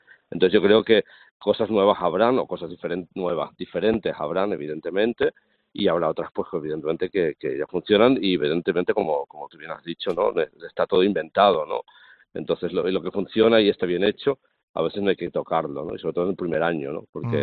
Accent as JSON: {"language": "Spanish", "country": "Spain", "said": "yo soy peninsular, ¿eh?"}